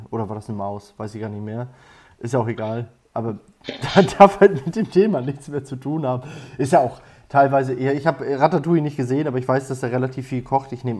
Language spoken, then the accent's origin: German; Germany; aber ich bin halt auch ein Deutscher, ich muss mich kritisch sehen.